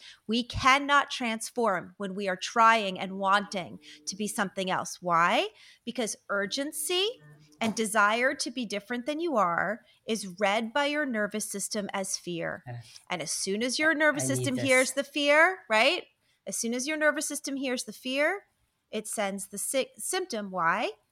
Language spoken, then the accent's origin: English; New York, United States; I can hear in your voice you're a New Yorker. I am a New Yorker.